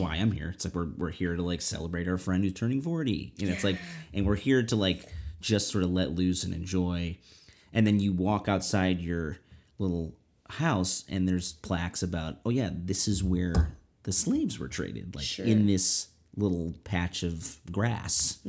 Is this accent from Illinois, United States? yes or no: yes; Chicago, Illinois, United States; But, you know, I'm from Chicago. I didn't grow up listening to this music.